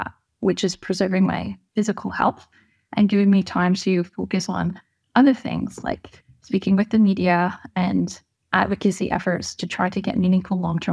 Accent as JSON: {"language": "English", "town": "Wawa", "region": "Ontario", "country": "Canada", "tie": "born or raised there", "said": "It was very difficult because this is my hometown. My patients included lots of my family, friends, previous teachers, and deciding to close my practice, I really felt like I was abandoning not only the patients, but also my colleagues, leaving just two doctors practicing full time in Wawa."}